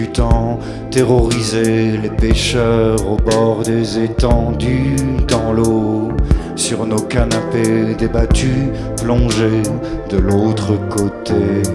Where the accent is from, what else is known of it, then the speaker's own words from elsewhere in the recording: Hauts-de-France, France; Et nous, on vient des Hauts-de-France, d'ailleurs.